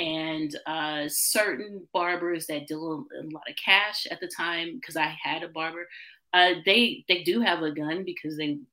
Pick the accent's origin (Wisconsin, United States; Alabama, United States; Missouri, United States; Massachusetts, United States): Missouri, United States; born there; So, I was born in Missouri, and some of my heritage is like Osage, which are native to Missouri.